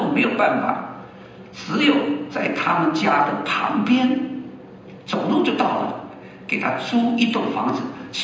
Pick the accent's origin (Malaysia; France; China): China; 我们中国人对这方面没有概念，我们常觉得啊，大家住在一起，而且我们既然应该接待父母亲，父母亲应该跟我们住，我们养活他。